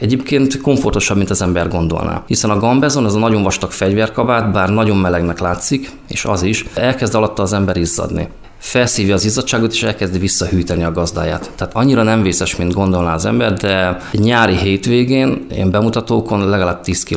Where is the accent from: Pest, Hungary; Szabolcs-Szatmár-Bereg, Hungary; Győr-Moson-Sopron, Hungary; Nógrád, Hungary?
Szabolcs-Szatmár-Bereg, Hungary; Ajak; Mivel Ajak városából származom